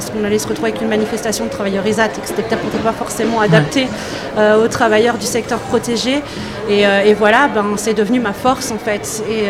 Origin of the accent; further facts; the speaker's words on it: Belgium; now in France; je viens de Belgique, donc je suis de la Belgique, je suis arrivée en France il y a quelques années